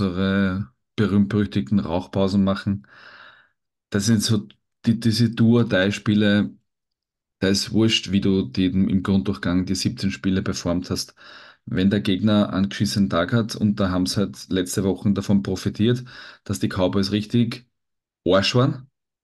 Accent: Vienna, Austria; oder nicht in San Francisco, sondern bei uns in Wien, aber vor dem TV die Daumen zu drücken.

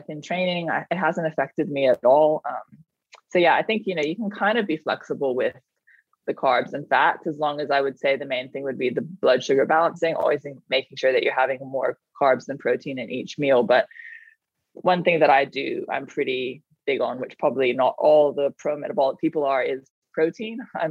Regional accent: Thailand; moved away as an adult; But I grew up in Thailand. So I was born there and I grew up there and I was there until I was 18.

